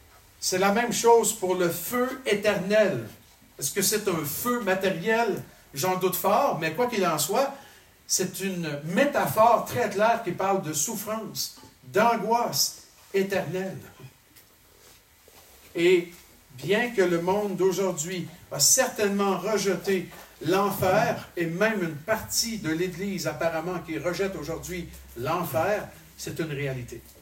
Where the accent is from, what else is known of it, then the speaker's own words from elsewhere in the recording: Quebec, Canada; J'ai l'impression que c'est la même chose ici que chez nous au Québec.